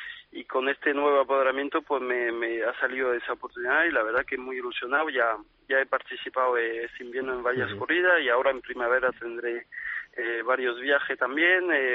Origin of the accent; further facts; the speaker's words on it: Arles, Provence-Alpes-Côte d'Azur, France; Spanish is a second language; Tengo ya varios compromisos muy muy especial y muy importante, sobre todo en mi tierra. Por ejemplo, en Arles, a fin de temporada